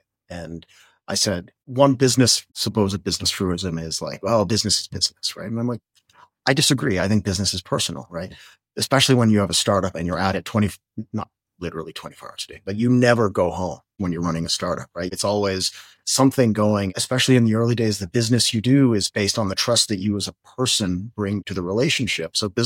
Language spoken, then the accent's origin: English; Canada; Being Canadian. I mean, like I grew up here